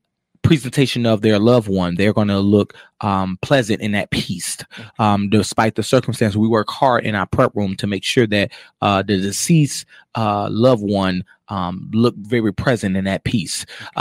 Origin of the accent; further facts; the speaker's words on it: Muskegon, Michigan, United States; So yes, I am from Muskegon. And born and raised here, graduated, went to hikes all my life, but I graduated from Orchard View, and then I went over to Mortuary School in Chicago.